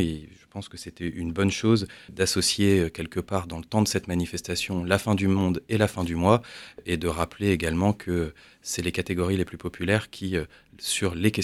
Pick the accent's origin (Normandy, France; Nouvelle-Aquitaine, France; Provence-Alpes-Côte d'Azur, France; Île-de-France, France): Île-de-France, France; Gonesse; J'ai grandi à Gonesse, dans le Val-d'Oise.